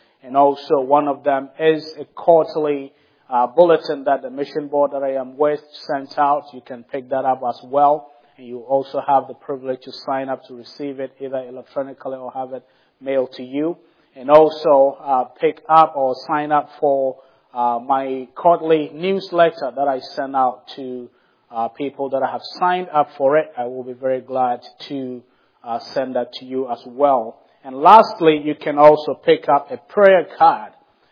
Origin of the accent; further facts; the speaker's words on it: Ghana; moved away as an adult; now in United States; I am from Ghana, West Africa. I was born and bred there, that most and probably much of my education there until I came over about a couple of years ago to do my master's degree